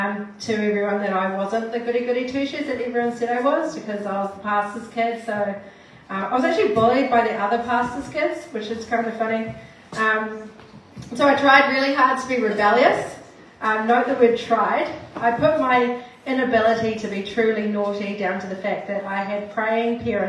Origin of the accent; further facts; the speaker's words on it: Auckland, New Zealand; born there; I was born in South Auckland. I am a pastor's kid, the oldest of three. I grew up in the church.